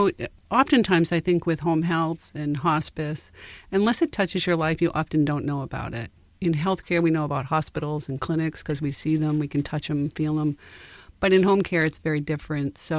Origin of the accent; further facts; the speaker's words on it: Westbrook, Maine, United States; also born or lived in North Carolina; So I was born in North Carolina, but my family settled in the Portland area, actually Westbrook.